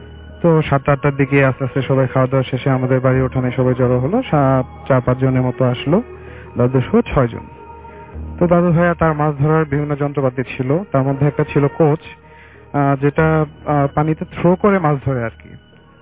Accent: Tangail, Dhaka Division, Bangladesh; now in Dhaka, Bangladesh; মহাখালী থেকে এসেছি, আমার হোম টাউন টাঙ্গাইল।

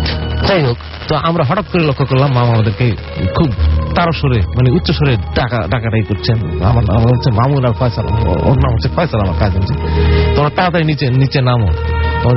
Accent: Dhaka, Dhaka Division, Bangladesh; আমি ঢাকা উত্তর বাটা থেকে এসেছি।

